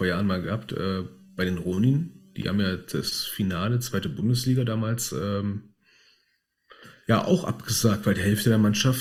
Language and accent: German; Berlin, Germany; Wir sind ja Berliner, wir sind ganz gut im Meckern.